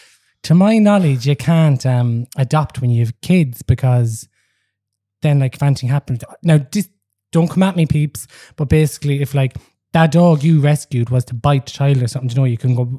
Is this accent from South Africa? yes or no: no; Kinnitty, County Offaly, Ireland; Alan, I'm from Kinnity.